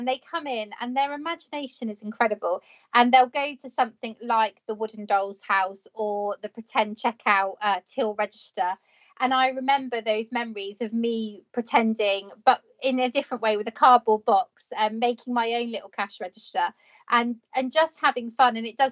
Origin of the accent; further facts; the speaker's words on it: Weymouth, South West England, United Kingdom; the company I was working for relocated from my hometown of Weymouth to London.